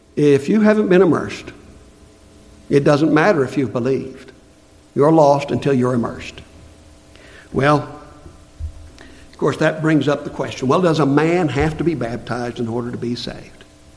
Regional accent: Southeast, United States; Now, I come from the Southeast that's just full of Baptists.

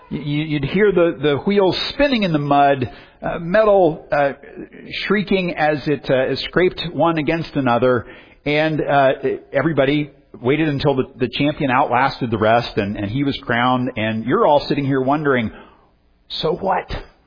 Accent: Indiana, United States; When I was a teenager growing up in North Central Indiana, I went with some friends

